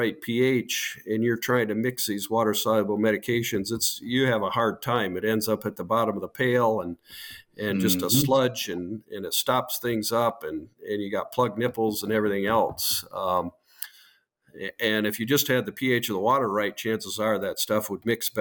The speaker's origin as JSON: {"language": "English", "region": "Michigan", "country": "United States", "tie": "born or raised there", "said": "So I born and raised in West Michigan, right along Lake Michigan. There's a lot of orchards around. Grew up on a livestock and fruit farm."}